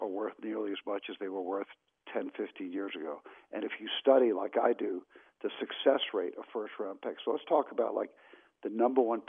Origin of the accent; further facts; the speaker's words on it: New York, United States; I think New York fans, I mean, I grew up in New York